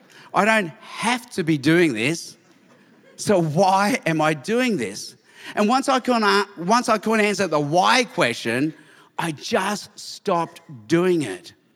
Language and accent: English; Australia; also born or lived in Chicago; Now, when I grew up in Australia, I played a lot of rugby.